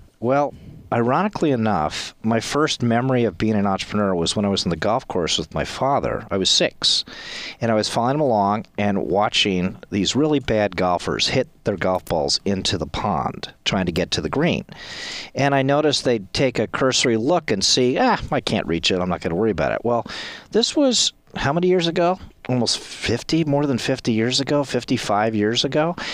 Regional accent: Connecticut, United States; I grew up in Connecticut, so we summered on Nantucket, and everybody had a bicycle to rent.

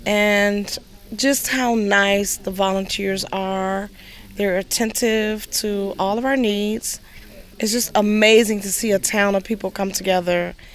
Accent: Lake Bluff, Illinois, United States; I'm from Lake Bluff, Illinois.

